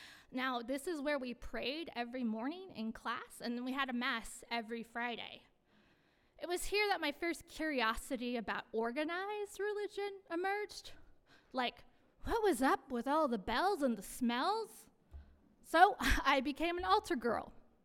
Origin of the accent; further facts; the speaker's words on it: Sarnia, Ontario, Canada; born there; I was born in the Canadian town of Sarnia, Ontario. I'm the youngest of two daughters, and I was raised by two hippie parents.